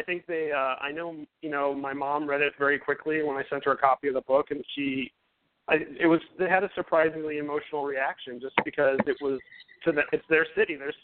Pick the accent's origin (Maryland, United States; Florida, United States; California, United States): Florida, United States; Kendall; And I grew up in Kendall, and there's some stuff that happens in Kendall.